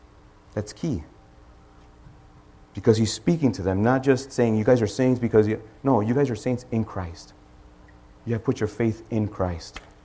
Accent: Chicago, Illinois, United States; now in Miami, United States; Now, mind you, I was raised in Chicago. Chicago, you would think it's a large city, but it's pretty devout.

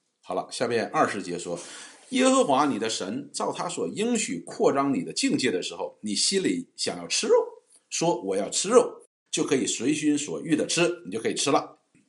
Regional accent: Northeast China, China; 有点像我们东北人吃那个血豆腐纯血

